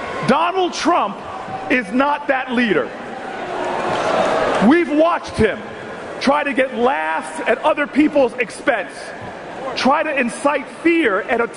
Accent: New Jersey, United States; Well, I'm from Jersey. And from the great Garden State, and we've seen how he leads in Atlantic City.

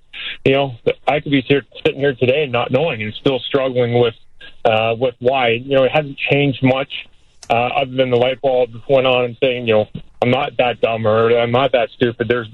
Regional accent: Canada; So, yeah, you know, I'm just a Canadian trying to roll ahead up there.

